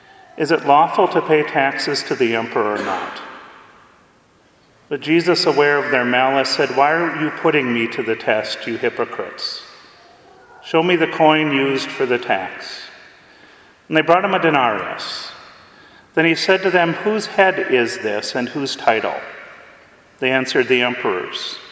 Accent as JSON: {"language": "English", "region": "Wisconsin", "country": "United States", "tie": "born or raised there", "said": "But see, I grew up in Wisconsin where socialism, at least in the 40s, was a good thing."}